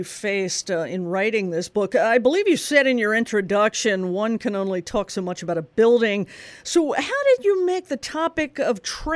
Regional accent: Dundalk, Maryland, United States; I grew up, I'm from Baltimore, and I grew up in Dundalk, Maryland, in Baltimore.

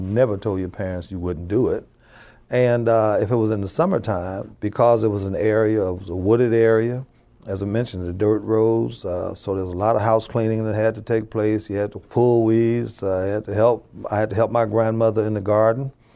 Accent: Gary, Indiana, United States; I grew up in the Midtown section of Gary. It was a place called the Small Farms, and it was called that for a reason, because where I lived, there were no sidewalks, there were no paved streets.

